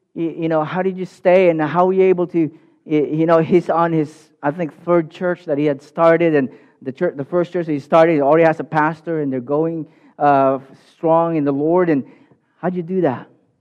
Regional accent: Philippines; And I think because being Filipino, I understand in Asian cultures, education is, they put a high premium on education.

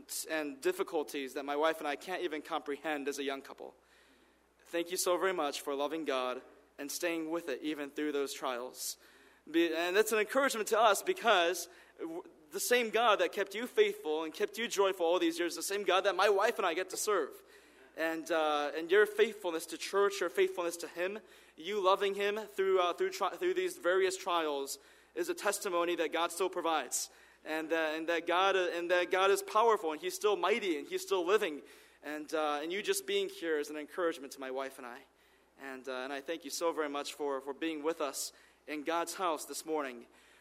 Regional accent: United States; although I did grow up most of my life in America, and you know, for all intents and purposes, I am an American, but growing up in that Japanese home

